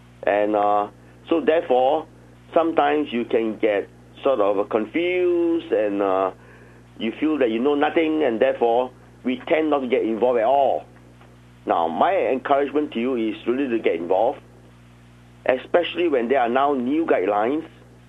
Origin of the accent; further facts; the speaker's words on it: Hong Kong; Now, again, as introduced, I'm from Hong Kong